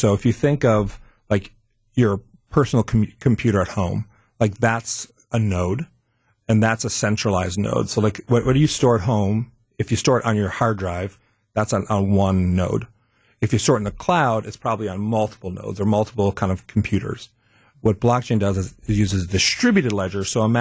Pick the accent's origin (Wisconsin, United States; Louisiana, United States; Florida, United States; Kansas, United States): Wisconsin, United States; Milwaukee; moved away as an adult; also born or lived in Nashville / France / California; Yeah, I am born and raised in Milwaukee.